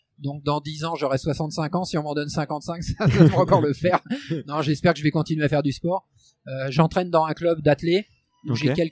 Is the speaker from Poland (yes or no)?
yes; Poland; Et je suis pas Breton, moi, je suis polonais.